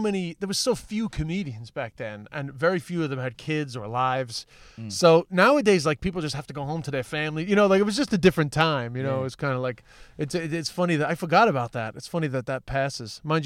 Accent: New York, United States; accent: New York; I mean, I'm just an Irish comedian with a New York accent

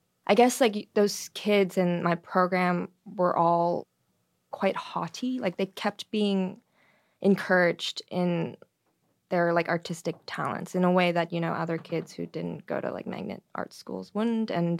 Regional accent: Toronto, Ontario, Canada; In Toronto, Canada.

